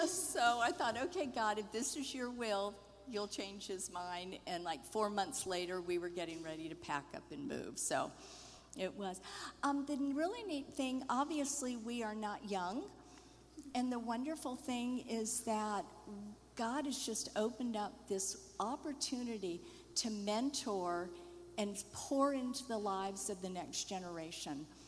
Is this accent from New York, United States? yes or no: no; Lake Worth, Florida, United States; I'm looking forward to meeting Dallas's parents, if they're here. I grew up in Lake Worth, Florida.